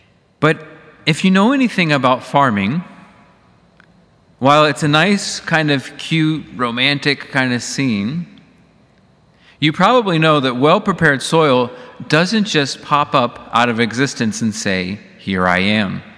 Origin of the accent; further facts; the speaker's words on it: Warrenton, Virginia, United States; There was a beautiful painting that was actually painted by a man very near where I grew up in Warrenton, Virginia.